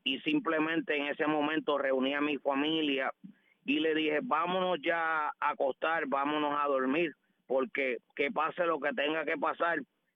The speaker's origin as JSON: {"language": "Spanish", "town": "Aguada", "country": "Puerto Rico", "said": "Está siendo un día hermoso para acá, para mi pueblo de Aguada."}